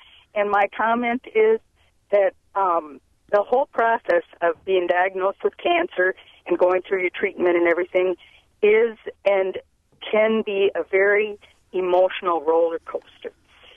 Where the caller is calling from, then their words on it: Colfax, Wisconsin, United States; I'm from Colfax.